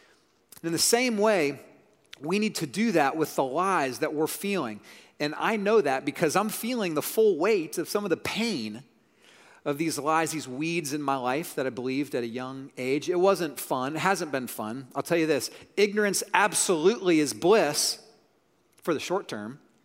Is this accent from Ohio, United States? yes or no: yes; Columbus, Ohio, United States; So I grew up in Columbus, Ohio. Go Bucks, OH.